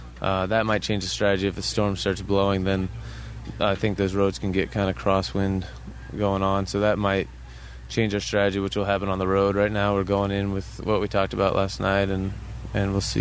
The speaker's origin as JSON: {"language": "English", "region": "California", "country": "United States", "said": "And I'm from the Bay Area, so it was just good all around for me and our team."}